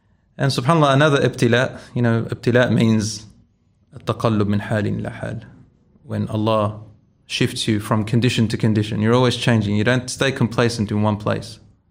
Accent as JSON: {"language": "English", "country": "Australia", "tie": "born or raised there", "said": "I was born in Australia. I studied here in a Muslim school in primary."}